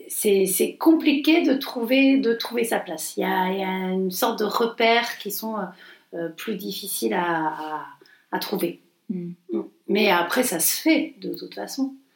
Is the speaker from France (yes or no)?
yes; Montpellier, Occitanie, France; parce qu'on est provinciales, on est de Montpellier